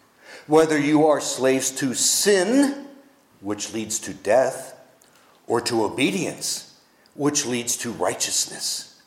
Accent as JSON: {"language": "English", "town": "Pittsburgh", "region": "Pennsylvania", "country": "United States", "tie": "born or raised there", "moved": "as an adult", "lives_now": "Waynesboro, United States", "said": "I was born in November of 1953 in a little city called Pittsburgh, Pennsylvania. I moved here to Virginia in 1973 to a little place called Waynesboro, Virginia, to work for General Electric. But growing up in suburbia Pittsburgh"}